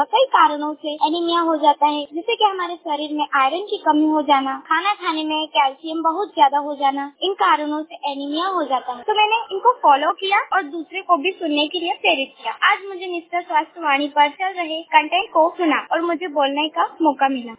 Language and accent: Hindi; Roshanhar, India; मैं ग्राम रोशनहार से हूँ।